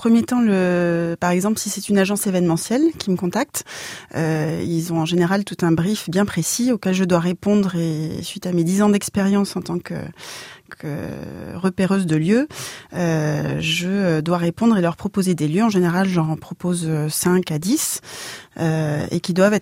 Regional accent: Nouvelle-Aquitaine, France; also born or lived in Paris; et je reviens dans mon pays natal en tant que basco-bordelaise

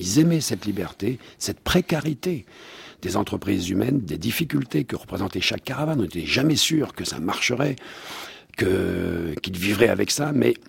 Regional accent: France; pas parce que je suis français

